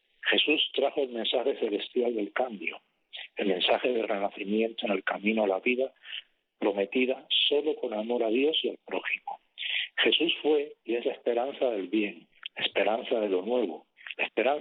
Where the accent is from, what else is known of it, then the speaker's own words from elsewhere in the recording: Cuba; Oramos como cubanos, como cristianos